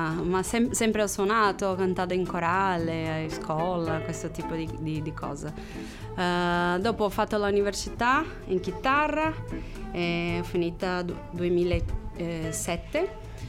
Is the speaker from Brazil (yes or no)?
yes; Brazil; io sono brasiliana